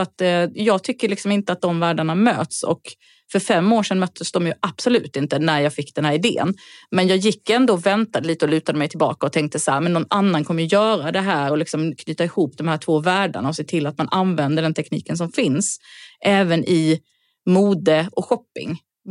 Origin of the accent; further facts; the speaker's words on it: southern Sweden, Sweden; now in Stockholm, Sweden; Jag kommer från södra Sverige. Det är därför jag har den här dialekten. Jag har bott i Stockholm mer än halva livet. Men jag pratar ändå så här.